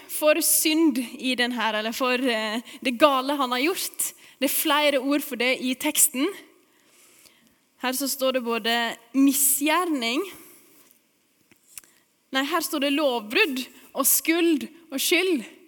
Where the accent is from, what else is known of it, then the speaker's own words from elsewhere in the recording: Vassenden, Vestland, Norway; Det er sånn typisk hjemme på Vassenden også.